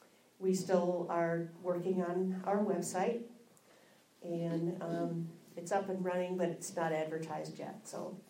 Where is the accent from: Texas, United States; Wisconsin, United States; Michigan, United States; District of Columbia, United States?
Wisconsin, United States; now in Nebraska, United States; And I'm from Wisconsin originally. I've only been in Nebraska like close to 20 years